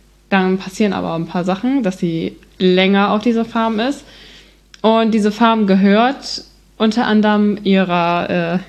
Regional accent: North Germany, Germany; ich komme aus Norddeutschland. Ich weiß gar nicht, ob wir das irgendwann mal gesagt haben, aber ich komme von ganz oben, Nordseeküste.

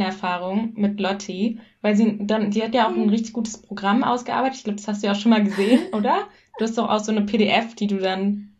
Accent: United Kingdom; German is a second language; also so als Brite, der nicht fließend Deutsch spricht, ist es ja auch nicht super einfach, mal eben einen guten Job zu finden

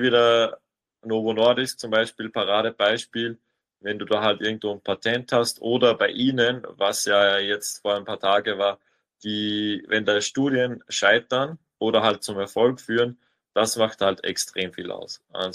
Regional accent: Austria; ich bin Österreicher

